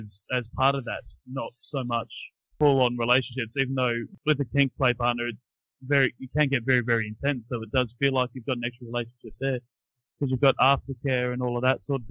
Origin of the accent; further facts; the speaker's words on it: Brisbane, Queensland, Australia; now in Christchurch, New Zealand; I grew up in Brisbane, though, in Australia, which east coast again